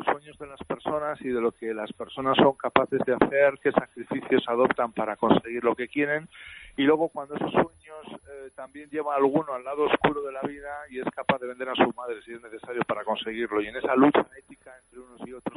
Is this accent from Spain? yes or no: yes; Spain; Yo soy muy español